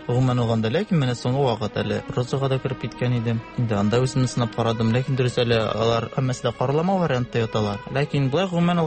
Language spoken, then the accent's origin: Tatar; Tatarstan, Russia; Күкмара районының бик матур җирдә, елга буенда урнашкан татар тулысы авылыннан.